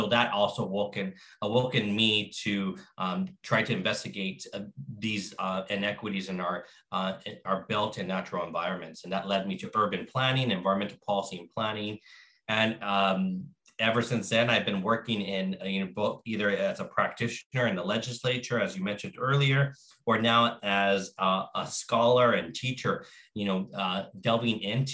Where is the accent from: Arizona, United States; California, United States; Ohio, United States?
California, United States; Los Angeles; growing up in the Northeast San Fernando Valley in Los Angeles, largely low-income, working-class, immigrant, and African-American communities